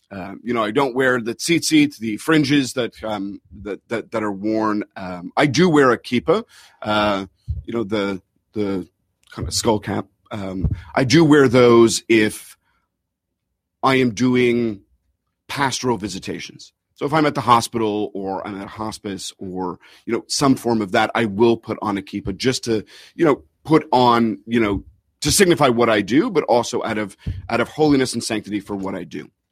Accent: Canada; So I'm Canadian, and there were times when we were living in upstate New York, we'd go visit family back in Toronto

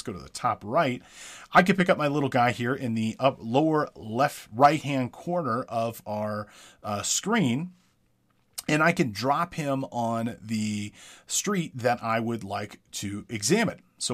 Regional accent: Big Bear Lake, California, United States; I'll show you my hometown of Big Bear Lake, California.

